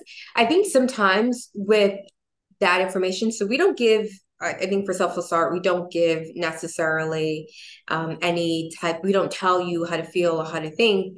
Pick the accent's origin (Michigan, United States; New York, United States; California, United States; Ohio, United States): New York, United States; New York City; living in New York City. Sorry, I'm from New York City.